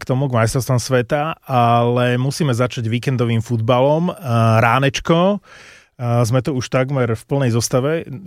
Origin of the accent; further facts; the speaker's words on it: Prešov, Prešov Region, Slovakia; Moje rodné mesto vypadáva do druhej ligy.